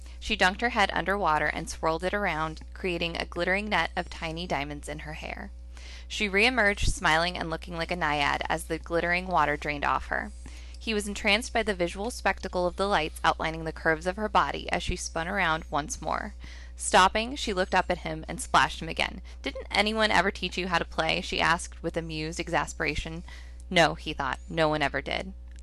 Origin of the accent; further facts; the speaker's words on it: Arizona, United States; growing up in Arizona, there it's very hot in the summers